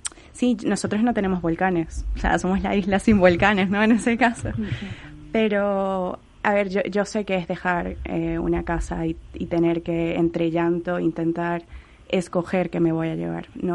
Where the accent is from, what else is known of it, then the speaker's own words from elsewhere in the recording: Venezuela; A ver, yo no soy de La Palma, no soy canaria, soy venezolana